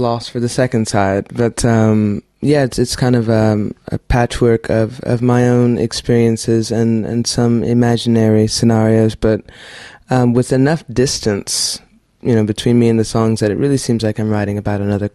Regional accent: Kansas City, Missouri, United States; Growing up in Kansas City, Missouri, I was listening to a great deal of artists

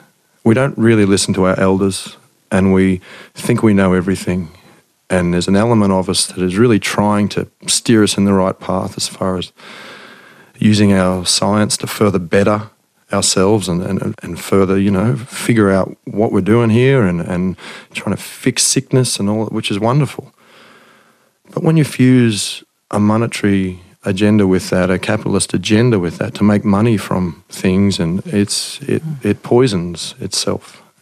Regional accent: New South Wales, Australia; I grew up out in the Riverina

